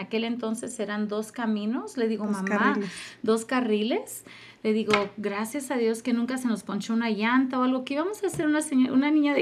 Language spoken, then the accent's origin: Spanish; Salinas, California, United States; born there; yo nací en la ciudad de Salinas, California. Okay. Es un pueblito donde, bueno, ya está creciendo bastante.